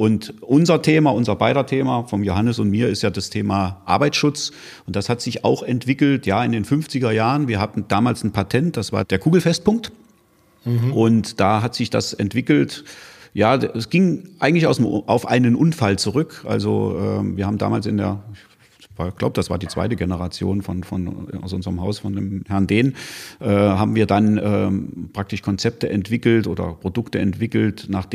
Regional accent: Kassel, Hesse, Germany; born there; Selbst bin ich in Kassel geboren, bin Kasselaner, da gibt es ja Unterschiede. Mhm. Da ich in Kassel geboren bin, bin ich halt auch Kasselaner.

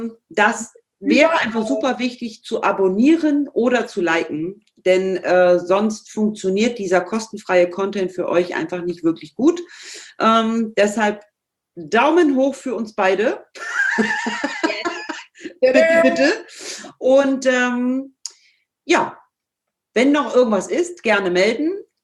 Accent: Northern Germany, Germany; accent: Hamburg; ich mache es mit dem Hamburger Slang, manchmal ein bisschen nasal, aber so ist das eben. Ja? Ich komme eben aus dem Norden

